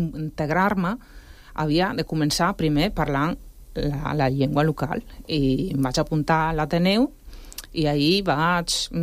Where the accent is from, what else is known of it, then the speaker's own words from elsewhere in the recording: Italy; Catalan is a second language; No és una llengua oficial, aleshores no és el mateix, però tothom parla dialecte al meu poble. Jo mai he parlat italià amb els meus pares, amb els meus amics, i la cosa curiosa és que té una musicalitat que s'assembla molt a la del català.